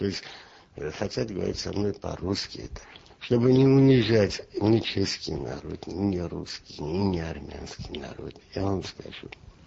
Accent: Armenia; Вы чеши и русские, вы имеете одну родословную, вы славяне. Я нет. я армянин.

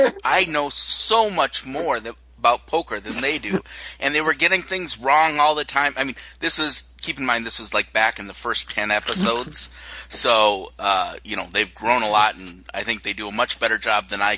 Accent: Minnesota, United States; which is kind of, I'm from Minnesota, and that's kind of how we do things here.

